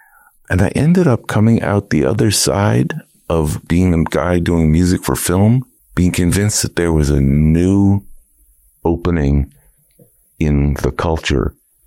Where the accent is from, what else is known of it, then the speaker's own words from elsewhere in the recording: Princeton, New Jersey, United States; You know, I grew up in Princeton, New Jersey, and I was in musical theater in the town.